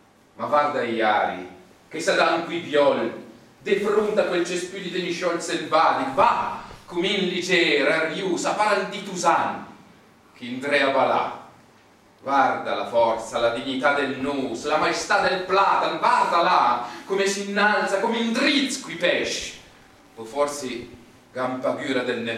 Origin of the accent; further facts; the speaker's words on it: Como, Lombardy, Italy; ma noi siamo di Como ed è Como, giusto?